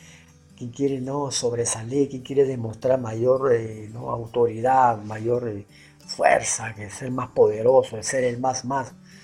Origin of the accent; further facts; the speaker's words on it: Peru; Por la semejanza en cultura que tenemos con nosotros, yo soy de Perú, ¿no?